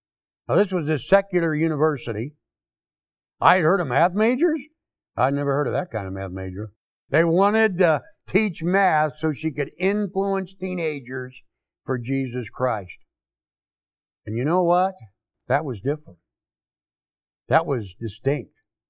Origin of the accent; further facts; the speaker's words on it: Kansas City, Missouri, United States; I'm from Kansas City, Missouri.